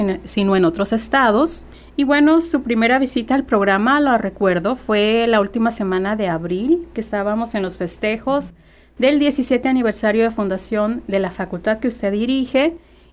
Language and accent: Spanish; Mexico; nuestra condición como mexicanos, en nuestra raza, se pudiera decir de bronce